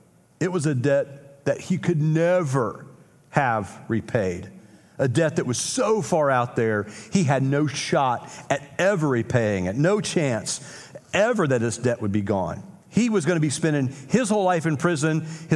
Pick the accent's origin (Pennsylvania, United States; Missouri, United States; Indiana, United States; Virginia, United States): Indiana, United States; So the only time I'm glad I'm from Indiana.